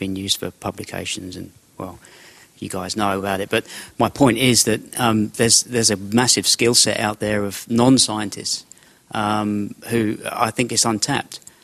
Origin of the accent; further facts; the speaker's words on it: Perth, Western Australia, Australia; I'm from Perth.